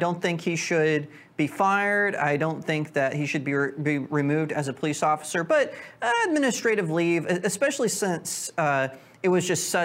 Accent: Texas, United States; I'm offended as a Texan, and you should apologize immediately.

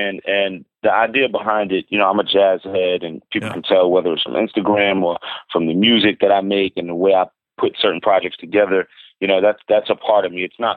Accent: Brooklyn, New York, United States; You know, I'm a rapper from Brooklyn, New York.

